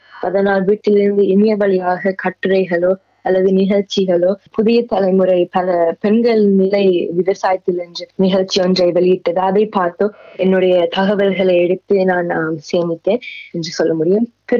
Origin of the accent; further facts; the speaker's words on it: Australia; நான் ஆஸ்திரேலியாவிலே பிறந்து வளர்ந்து தமிழ் பாடசாலை முன் பள்ளியில் இருந்தே தொடங்கினேன்.